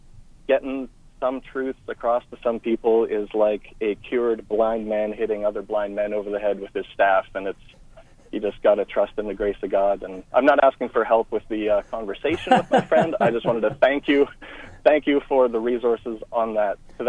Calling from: Canada; maybe it has something to do with the fact I'm calling from Canada.

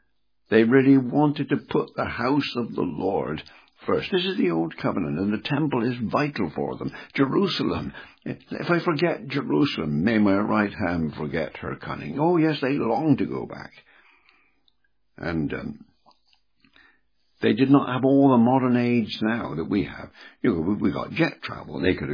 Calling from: United Kingdom; I'm speaking from the United Kingdom. I'm almost 80.

